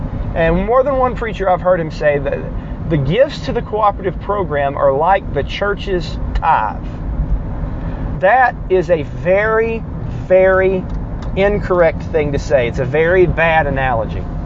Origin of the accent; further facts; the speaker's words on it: Chattanooga, Tennessee, United States; Like, the church where I grew up in Chattanooga, Woodland Park Baptist Church, is pretty big.